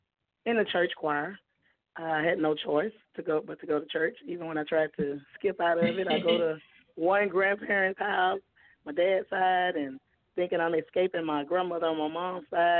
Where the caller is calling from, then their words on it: Shreveport, Louisiana, United States; I'm calling from Shreveport, Louisiana.